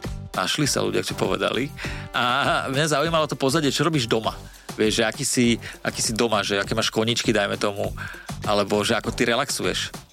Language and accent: Slovak; Pezinok, Bratislava Region, Slovakia; Moja babka žila, my sme z Pezinka, ona hovorila kurník.